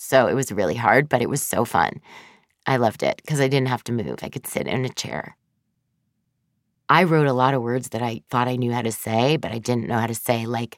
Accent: New York City, New York, United States; also born or lived in Boston, United States; American Christian woman, but I grew up as a Jew in New York City. I began my life, however, as a WASP. I was born in Boston to an Ivy League literature professor and his wife

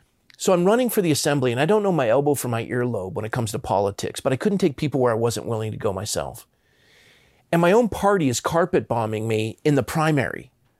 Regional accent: Coronado, California, United States; But I grew up in Coronado, California, which is a Navy town.

